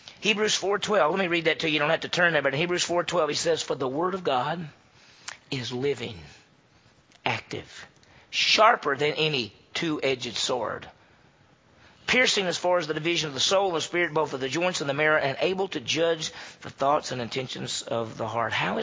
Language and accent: English; Meridian, Mississippi, United States; I remember Tommy Terrence because I grew up in Meridian, Mississippi